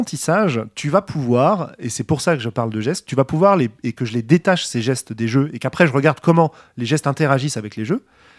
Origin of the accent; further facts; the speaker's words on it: Paris, Île-de-France, France; je suis parisien depuis le départ et que j'ai jamais quitté Paris pour vivre ailleurs